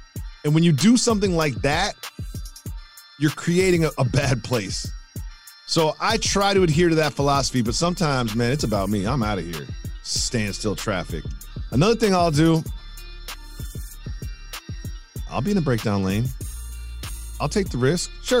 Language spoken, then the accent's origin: English; Amherst, Massachusetts, United States; So this weekend, went back to my hometown of Amherst, Massachusetts. Shout out to the 413.